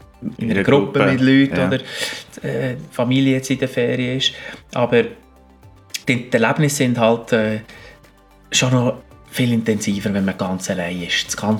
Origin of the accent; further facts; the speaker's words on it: Bern, Switzerland; Obwohl ich zwar in Bern lang daheim war, und als Berner, ja.